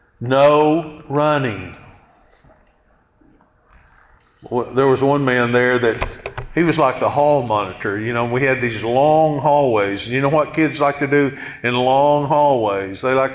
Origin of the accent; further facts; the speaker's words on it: Hilton, Oklahoma, United States; I've told you before that I grew up in the Shell Street Church of Christ in Hilton, Oklahoma.